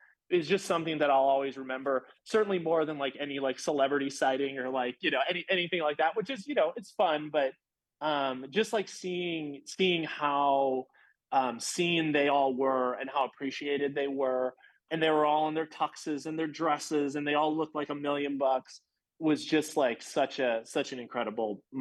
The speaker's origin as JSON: {"language": "English", "region": "Wisconsin", "country": "United States", "tie": "born or raised there", "said": "obviously as a Wisconsin person, I would love to see that spread to my home state."}